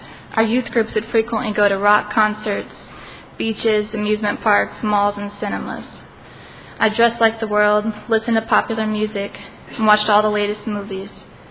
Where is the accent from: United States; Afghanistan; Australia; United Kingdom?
United States; Indiana; now in Ephrata, United States; I'm from Indiana, but most recently from Pennsylvania here in Ephrata.